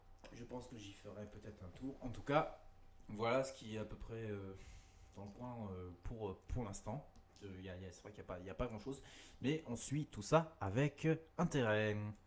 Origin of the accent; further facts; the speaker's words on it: Rennes, Brittany, France; nous habitons Rennes et que nous sommes rennais